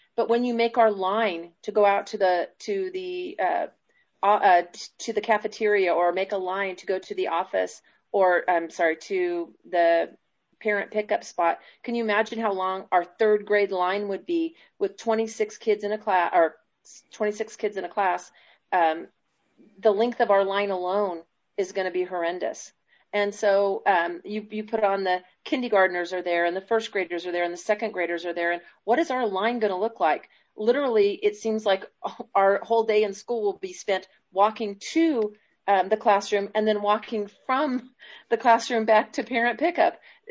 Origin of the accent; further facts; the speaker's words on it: Marysville, California, United States; This is my 31st year in this district. I born and raised in Marysville, went through all the school system here, and have been really proud to be part of this district.